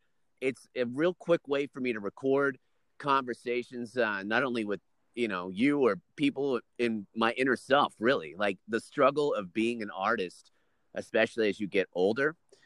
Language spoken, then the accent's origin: English; Hobbs, New Mexico, United States; we grew up in Hobbs, New Mexico. It's a real small town, so there wasn't much